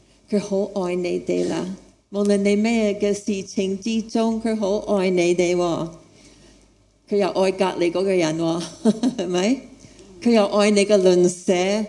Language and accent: Cantonese; United States; Cantonese is a second language; also born or lived in Thailand; 我是美国人，不过是泰国出世的，我是泰国出世，我不是泰国人，不过我是父母是宣教士在泰国。我是1950年出世，所以你现在知道我几多岁。